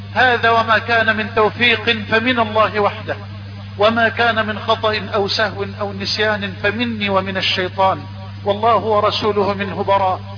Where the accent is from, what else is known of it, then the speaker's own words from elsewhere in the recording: Egypt; ان تجعل بلدنا مصر واحة للامن والامان